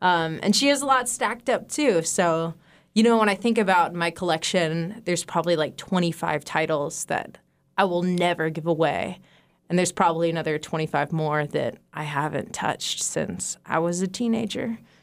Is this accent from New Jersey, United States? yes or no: no; Juneau, Alaska, United States; I grew up here in Juneau and actually went to the used record sale as a teenager.